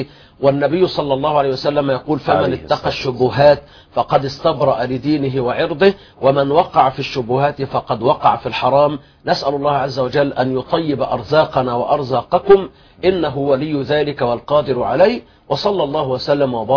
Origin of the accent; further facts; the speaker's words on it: Egypt; عندنا في مصر